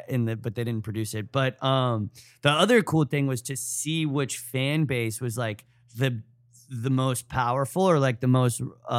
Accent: United States; And I love the idea, like I'm American. It was in America.

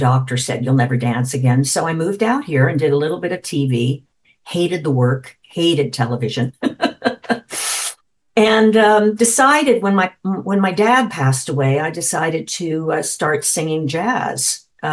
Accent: Miami, Florida, United States; moved away as an adult; now in Los Angeles, United States; I was born and raised in Miami, and I left when I finished high school.

